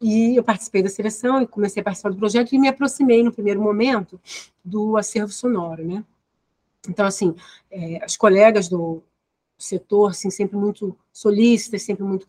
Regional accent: Rio de Janeiro, Brazil; aqui no Rio de Janeiro, onde eu nasci, moro, trabalho, estudo

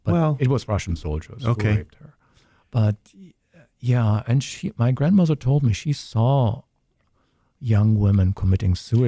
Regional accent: South Germany, Germany; The town I grew up later on in South Germany had 60,000 people.

